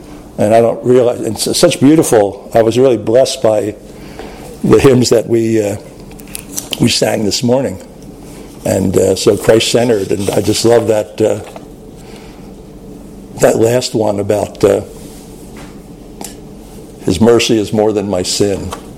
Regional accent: Philadelphia, Pennsylvania, United States; Come on, who are you kidding? I'm from Philly.

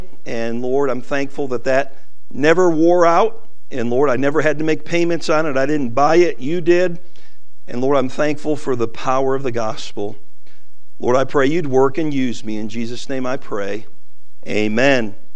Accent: Roseville, Michigan, United States; I grew up in Roseville, Michigan. Forgive me, I am a Michigander and I am a Wolverine.

